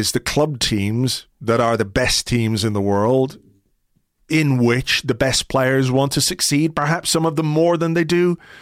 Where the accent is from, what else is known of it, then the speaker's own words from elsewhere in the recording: Ireland; objectively, I'm an Irishman here.